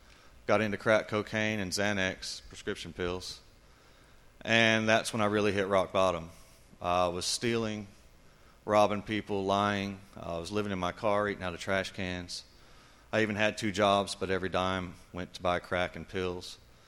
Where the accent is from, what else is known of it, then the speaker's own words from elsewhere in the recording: Lawton, Oklahoma, United States; I'm 33. I'm from Lawton, Oklahoma.